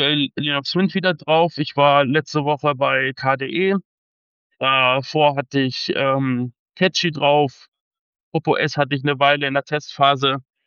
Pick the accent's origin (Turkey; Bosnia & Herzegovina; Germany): Germany; Harz; Ja, ich komme aus dem Harz, arbeite im Handel, bin 33 Jahre alt